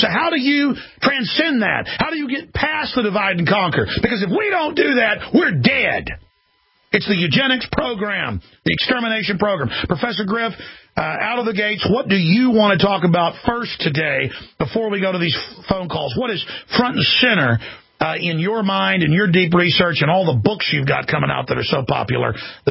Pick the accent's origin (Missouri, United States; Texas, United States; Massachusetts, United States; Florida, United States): Texas, United States; Dallas; Like I've been growing up in Dallas, Texas